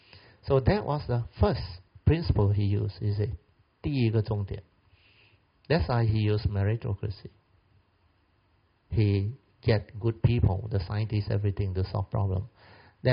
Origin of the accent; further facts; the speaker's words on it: Malaysia; English is a second language; And really, as Malaysian, we really feel for the first time we can actually call ourselves Malaysian